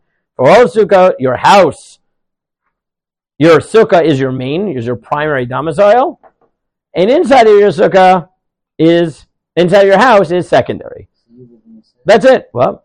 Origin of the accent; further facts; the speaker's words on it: Staten Island, New York, United States; It's similar to me when I grew up in Staten Island.